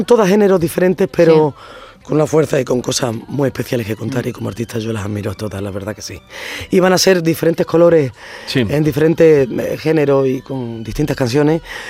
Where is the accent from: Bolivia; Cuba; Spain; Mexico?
Spain; Jerez, Andalusia; also born or lived in Madrid; me considero jerezana desde los pies a la cabeza, pero es verdad que no tuve la suerte de nacer.